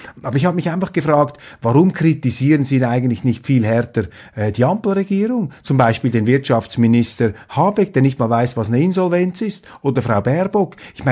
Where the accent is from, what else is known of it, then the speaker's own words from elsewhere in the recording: Switzerland; da fragt man sich als Schweizer etwas